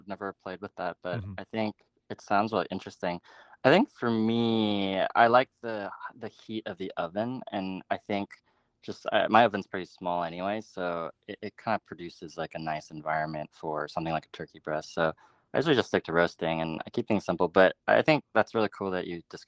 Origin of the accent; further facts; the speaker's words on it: the South, United States; banana pudding, I'm from the South, and that was a big dish at our Thanksgiving table.